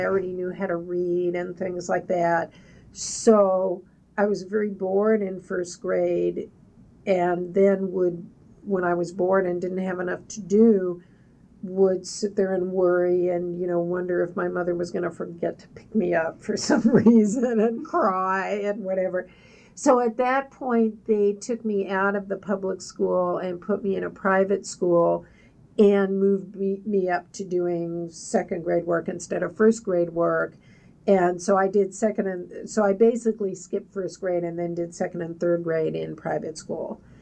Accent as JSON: {"language": "English", "town": "Tucson", "region": "Arizona", "country": "United States", "tie": "born or raised there", "also_born_or_lived": "New York", "said": "I was born in New York and grew up in Tucson, Arizona"}